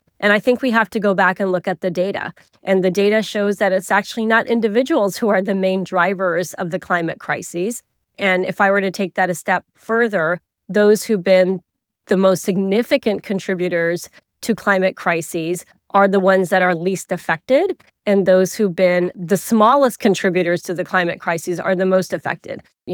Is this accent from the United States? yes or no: no; Sindh, Pakistan; born there; I'll go to my own home country and the province I was born in Sindh in Pakistan